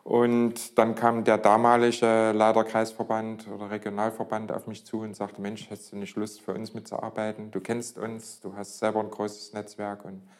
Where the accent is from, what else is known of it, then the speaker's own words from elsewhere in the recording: Leipzig, Saxony, Germany; born there; Bin gebürtiger Leipziger und ja, seit 1990 selbstständig